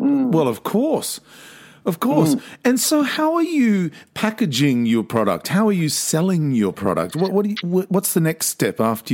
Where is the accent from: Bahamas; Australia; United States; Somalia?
Australia; And being Australian